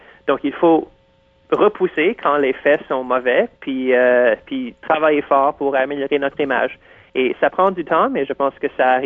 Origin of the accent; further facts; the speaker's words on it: Toronto, Ontario, Canada; moved away as an adult; now in Quebec, Canada; Je viens du Canada anglais. Moi, je suis né à Toronto, j'ai agrandi à Toronto, mais je vis au Québec depuis 7 ans, puis j'ai fait mon bac à l'Université Laval.